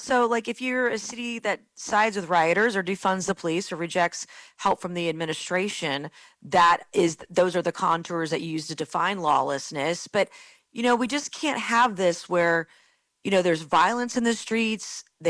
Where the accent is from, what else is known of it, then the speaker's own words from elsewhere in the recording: South Carolina, United States; So my home state of South Carolina isn't ever going to be a lawless state.